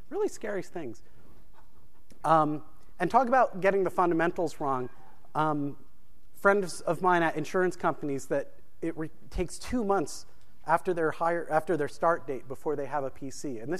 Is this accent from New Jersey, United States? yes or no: yes; New Jersey, United States; I'm from New Jersey, so you just get, cash at the ATM.